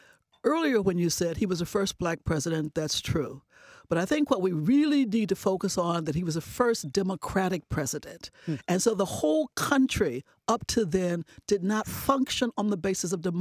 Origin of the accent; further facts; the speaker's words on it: Columbus, Ohio, United States; I was born and raised in Columbus